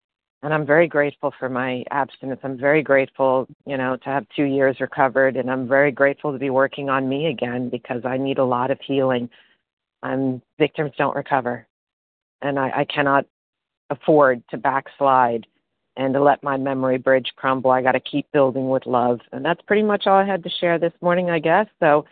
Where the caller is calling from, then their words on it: Florida, United States; Oh, Florida.